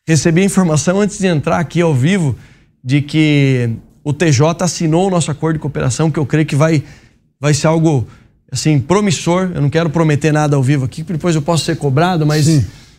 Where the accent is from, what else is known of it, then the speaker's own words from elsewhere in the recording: Sorocaba, São Paulo, Brazil; lá da minha cidade em Sorocaba